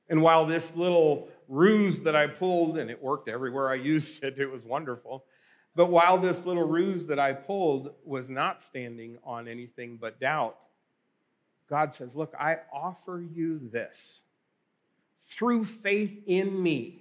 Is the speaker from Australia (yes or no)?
yes; Australia; I grew up in Australia. My parents were missionaries there.